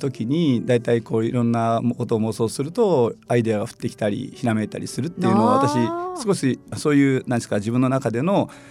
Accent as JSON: {"language": "Japanese", "town": "Nobeoka", "region": "Miyazaki", "country": "Japan", "tie": "born or raised there", "also_born_or_lived": "Hiroshima", "moved": "as an adult", "lives_now": "Fukuoka, Japan", "said": "私は、1972年、昭和47年、宮崎県延岡市の出身です。高校卒業まで宮崎にいまして、そこから大学で広島、そして就職で福岡にやってきたという経歴で、現在はもう福岡で30年、過ごしております。"}